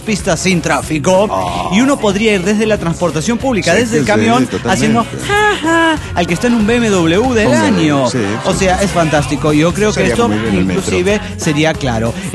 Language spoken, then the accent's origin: Spanish; Veracruz, Mexico; Hola, ¿cómo están? … de Cochacuacos, Veracruz, México.